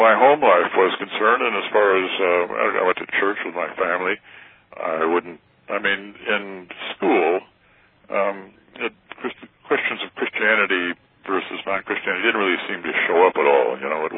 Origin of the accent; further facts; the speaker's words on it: North and South Dakota, United States; Well, I grew up in North and South Dakota, and their education opportunities in those days, we're talking a long time ago, we're talking the 40s, 1940s, were a little thin in the ground.